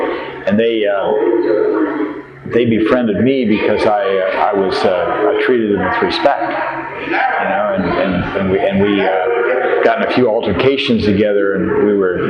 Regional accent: Albuquerque, New Mexico, United States; I was born in 1938 in Albuquerque, New Mexico. And I was just an ordinary little white guy in Albuquerque.

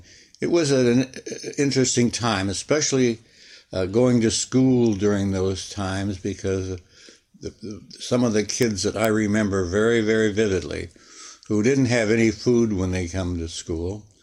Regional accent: Kenosha, Wisconsin, United States; also born or lived in Missouri; Yeah, I was born in 1925 in Missouri. That's where my parents were from, Missouri. But my mother just went to Missouri to have me, and then she really went back to Kenosha, Wisconsin, right after I was born, and that's where I grew up

